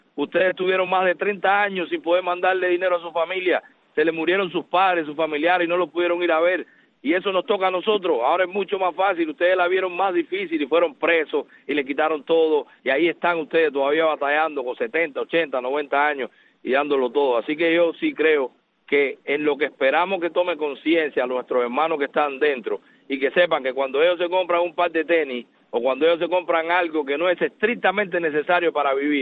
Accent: Cuba; somos los cubanos, tenemos todos los poderes

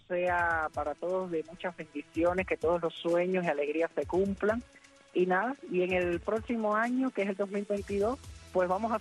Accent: Cuba

